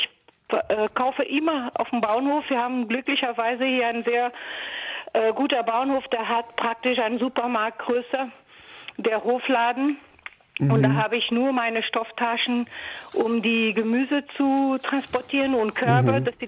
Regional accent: Portugal; German is a second language; now in Germany; ich stamme aus Portugal, mein Mann ist Deutscher, deswegen bin ich hier.

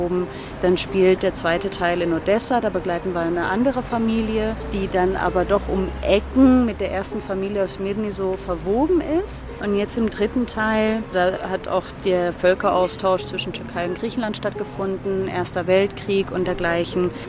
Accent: Cyprus; now in Berlin, Germany; Ich bin auf Zypern aufgewachsen, wohne jetzt seit gut 15 Jahren in Berlin-Schöneberg.

